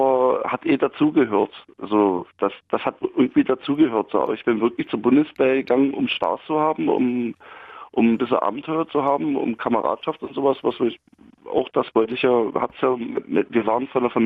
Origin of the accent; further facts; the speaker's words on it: Finsterwalde, Brandenburg, Germany; Ein Finsterwalder Preuße.